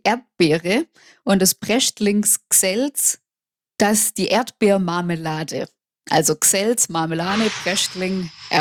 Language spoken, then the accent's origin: German; Baden-Württemberg, Germany; ich bin Schwäbin, ich kann Schwäbisch.